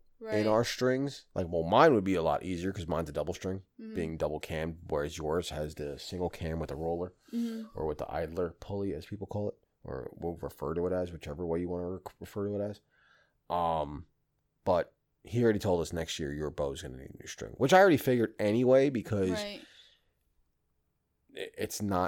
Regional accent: New York, United States; Yeah, Bass and Cabela's are like, we're from New York, so everything looks like a standardized store.

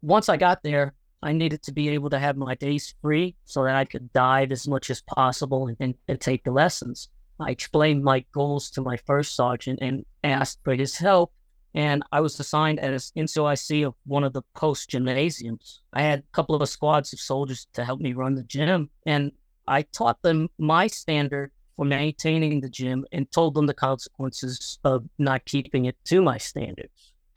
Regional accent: New York, United States; hey, I'm from New York, and I joined the Army for fun, travel, and adventure, and to travel the world.

